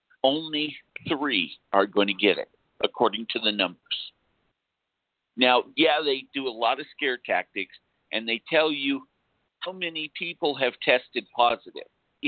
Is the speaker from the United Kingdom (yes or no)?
no; United States; I'm not for Trump. I'm an Indian. What he's done to the Indian tribes is abominable